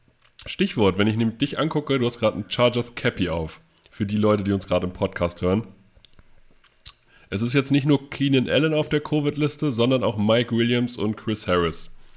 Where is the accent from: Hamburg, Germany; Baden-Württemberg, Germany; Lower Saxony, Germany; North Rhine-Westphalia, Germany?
Lower Saxony, Germany; Hildesheim; born there; Ich als gebürtiger Hildesheimer weiß natürlich, dass Hildesheim, wo nur Busse fahren, früher ein ausgeprägtes Straßenbahnnetz hatte.